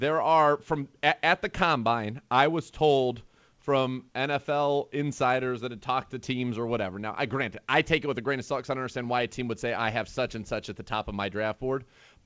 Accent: California, United States; Oh, okay. I was born and raised in the Bay Area.

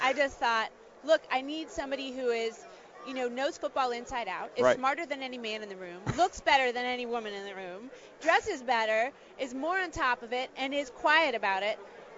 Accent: West Virginia, United States; Well, growing up in West Virginia, and I went to college at Denison

